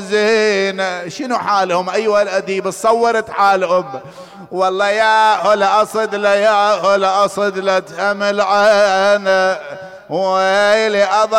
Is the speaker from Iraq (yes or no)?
yes; Iraq; بلادنا العراق وجميع بلاد المسلمين